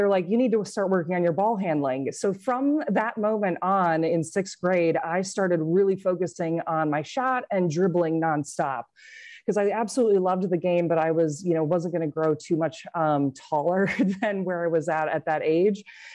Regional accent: Cedar Rapids, Iowa, United States; So we kind of live in suburbia, but Cedar Rapids, if you watch that cool movie that came out years later, it still has like 150,000 population. So it was still a big city.

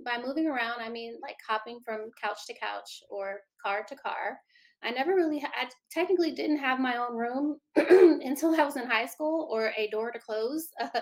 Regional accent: Texas, United States; I mean, I'm from Texas.

